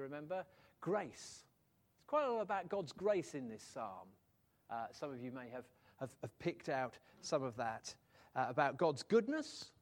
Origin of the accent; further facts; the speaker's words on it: England, United Kingdom; We are not generally, being very English, very British about these things, terribly good at these sort of effusive demonstrations of love and worship.